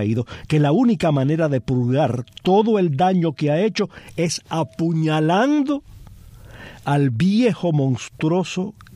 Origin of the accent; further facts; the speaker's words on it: Palma Soriano, Santiago de Cuba, Cuba; Aquella noche de mi infancia, allá en Palma Soriano, yo no pude reprimir la inquietud que me produjo la película